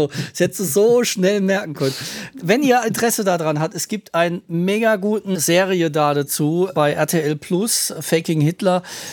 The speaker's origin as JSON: {"language": "German", "region": "Rhineland-Palatinate", "country": "Germany", "said": "Ich bin betroffen, ich komme aus der Pfalz und finde Pfälzer Wein eigentlich ganz gut."}